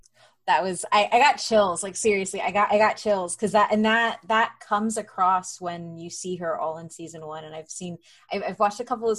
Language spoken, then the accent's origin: English; United States; cause I'm Latina, like I'm Mexican American. So also hypersexualized in media all the time.